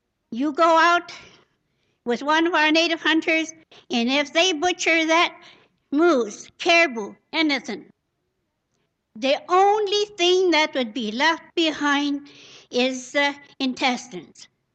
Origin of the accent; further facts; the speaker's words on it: Galena, Alaska, United States; from Galena, and I'm on the board of Dinakanaga.